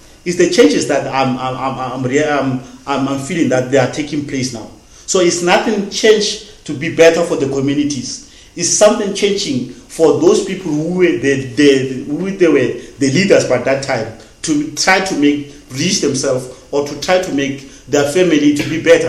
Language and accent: English; South Africa; So I'm still wishing that we can be together as South African. We can sing same song, one song. We can be one nation.